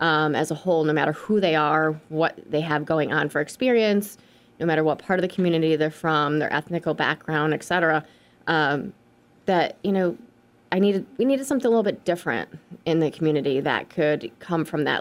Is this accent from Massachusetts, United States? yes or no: yes; Massachusetts, United States; I'm born and raised in the Berkshires, lived in the Berkshires pretty much almost all my life.